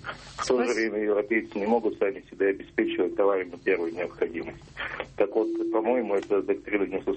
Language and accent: Russian; Yekaterinburg, Sverdlovsk Oblast, Russia; Я из Екатеринбурга.